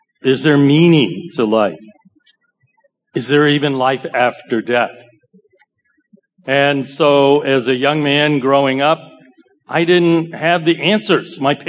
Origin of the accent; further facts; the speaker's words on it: Cambridge, Massachusetts, United States; I grew up in Cambridge, and then this was before it became a very expensive place to live, all right? And my parents were very hardworking immigrants from Toisan province in China.